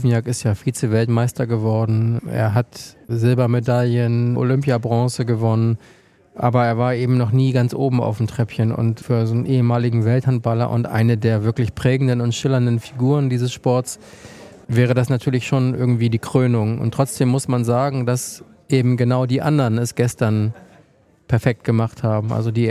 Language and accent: German; Kiel, Schleswig-Holstein, Germany; als Kieler